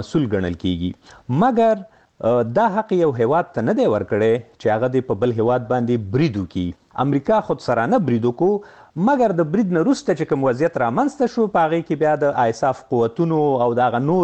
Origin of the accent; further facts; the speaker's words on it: Afghanistan; د یو افغان په توګه ما د پاره خو خوشینونکې وه